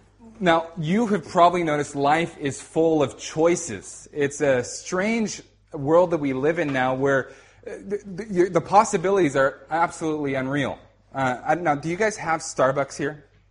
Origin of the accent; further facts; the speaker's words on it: California, United States; moved away as an adult; now in London, United Kingdom; I am from the States, from California. I live in London